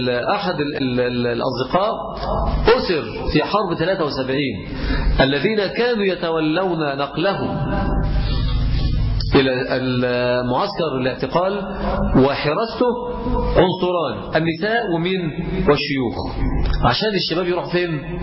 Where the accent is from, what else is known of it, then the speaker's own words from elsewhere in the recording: Egypt; عندنا في مصر خلاص يحل التقاعد